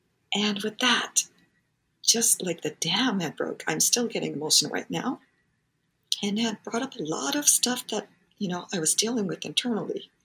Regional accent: Japan; moved away; We grew up in Japan. I grew up in a three-generation household.

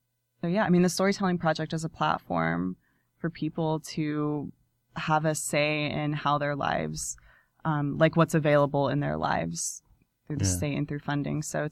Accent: Georgia, United States; I grew up in Georgia, but obviously don't know everywhere.

